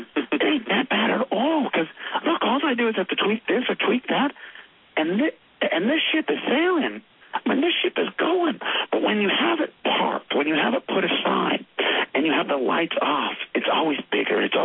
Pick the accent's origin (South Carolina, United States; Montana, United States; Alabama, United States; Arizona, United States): Montana, United States; also born or lived in Alaska; now in Idaho, United States; I was born in Alaska. I was raised in Montana. And I live in Idaho. So I grew up in big territory.